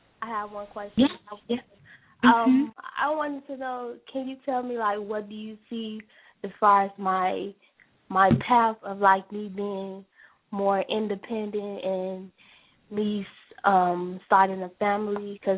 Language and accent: English; Chicago, Illinois, United States